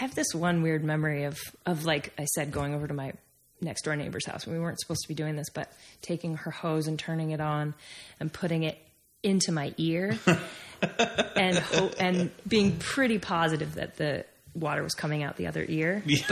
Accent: Maine, United States; also born or lived in Florida; part, I'm a Mainer or at least a New Englander.

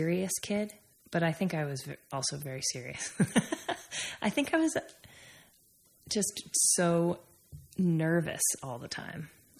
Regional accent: Maine, United States; also born or lived in Florida; part, I'm a Mainer or at least a New Englander.

